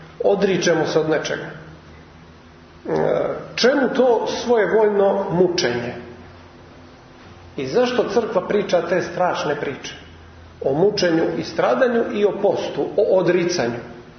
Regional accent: Montenegro; kod nas u Crnoj Gori

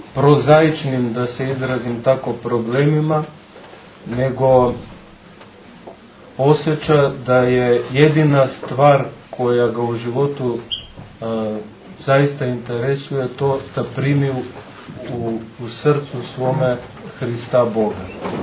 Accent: Skopje, North Macedonia; Sa obzirom da dolazim iz Skoplja, moj se govor zaista ne razlikuje puno od govora ljudi sa Kosova i Metohije

